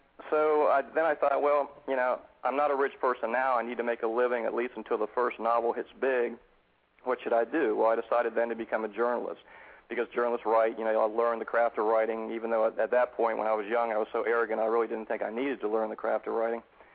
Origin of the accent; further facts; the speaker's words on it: St. Petersburg, Florida, United States; And I grew up in St. Petersburg, Florida, and I lived on a little island called Coquina Key.